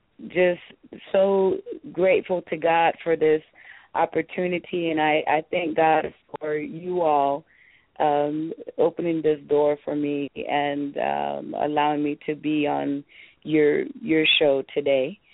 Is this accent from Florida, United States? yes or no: no; Edinburg, Texas, United States; I was born and raised in Edinburgh, Texas.